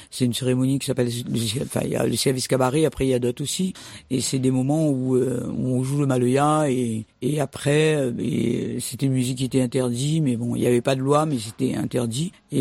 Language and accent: French; Réunion; De l'île de la Réunion, exactement.